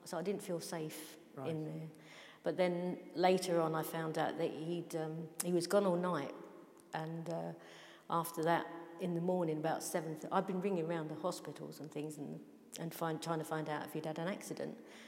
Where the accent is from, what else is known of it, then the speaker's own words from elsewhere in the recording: West Norwood, London, United Kingdom; A friend of mine was a friend that I grew up with, where we were raised in West Norwood.